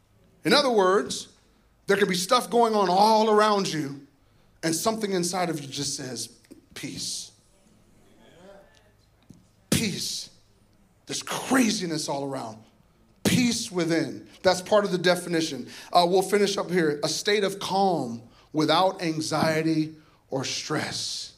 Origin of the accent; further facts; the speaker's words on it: Iowa, United States; So I'm born and raised in Iowa. In Iowa, there's a lot of corn.